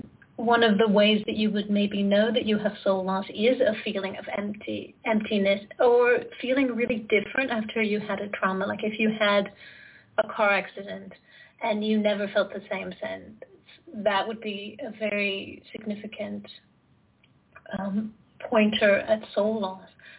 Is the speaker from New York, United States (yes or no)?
no; California, United States; now in Switzerland; I'm a shamanic healer and teacher. I currently live in Switzerland, although I'm from California originally.